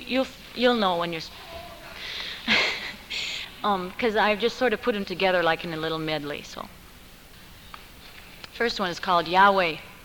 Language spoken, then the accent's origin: English; Madagascar; now in United States; I come originally from Madagascar. My father was a missionary there for 22 years. Then, since then, I've been living in California